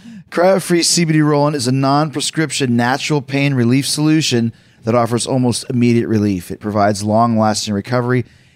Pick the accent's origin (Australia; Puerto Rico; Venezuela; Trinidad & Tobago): Puerto Rico; Like, oh, I'm from Puerto Rico.